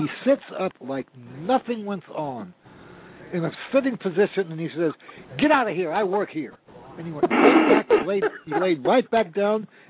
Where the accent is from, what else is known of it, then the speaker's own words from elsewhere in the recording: New York, United States; because I was raised in New York, and the biggest thing that they had was Madison Square Garden